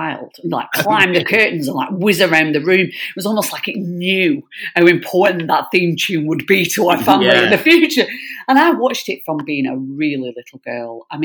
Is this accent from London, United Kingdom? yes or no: no; North West England, United Kingdom; I'm a northerner. I'm from Lancashire.